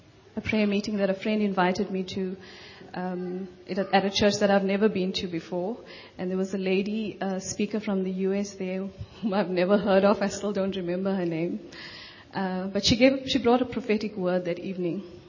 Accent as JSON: {"language": "English", "town": "Durban", "region": "KwaZulu-Natal", "country": "South Africa", "tie": "born or raised there", "said": "and I grew up in Durban."}